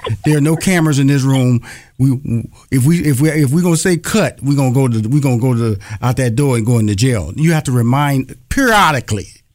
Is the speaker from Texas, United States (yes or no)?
yes; Houston, Texas, United States; I'm from Houston, Texas.